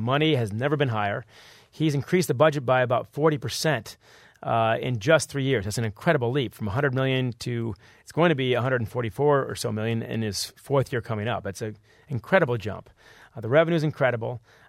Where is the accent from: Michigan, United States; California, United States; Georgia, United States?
Michigan, United States; Ann Arbor; These are guys I grew up with here in Ann Arbor.